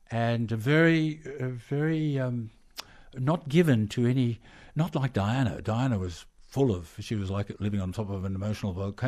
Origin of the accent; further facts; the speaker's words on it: Australia; being Australian and her having spent so much time here, we spoke the same language. And she missed Australia